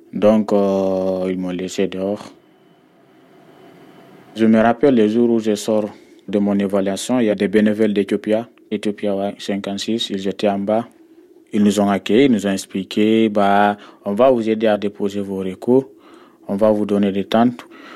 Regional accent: Guinea; now in France; j'ai 16 ans, je viens de la Guinée-Conakry.

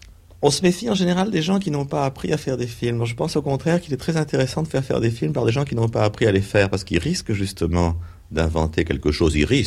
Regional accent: Brest, Brittany, France; born there; Bon, je suis né à Brest

